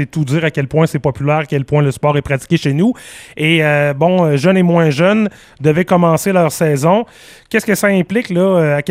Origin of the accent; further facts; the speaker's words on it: Saint-Georges, Quebec, Canada; nous autres, chez nous, à Saint-Georges puis en Beauce